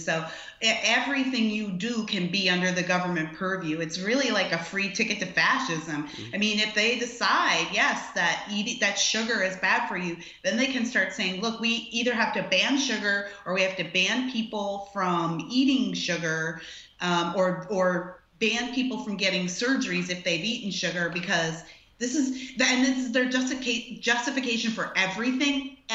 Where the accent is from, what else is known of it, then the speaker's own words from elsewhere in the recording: Canada; moved away as an adult; now in United States; I'm actually Canadian and I was born and raised in Canada. I moved to the US as soon as I finished high school because I like America better.